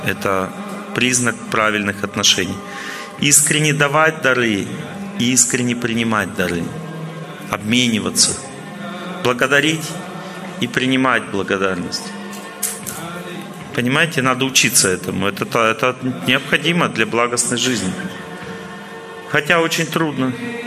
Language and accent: Russian; Ural, Russia; Я родился в Северном Уральском городе, Там только матом все время разговаривают.